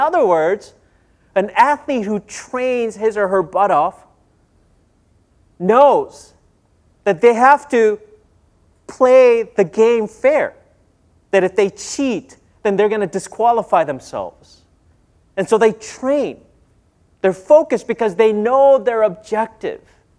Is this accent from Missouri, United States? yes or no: no; Minnesota, United States; I'm a big Minnesota Vikings fan. I grew up in Minnesota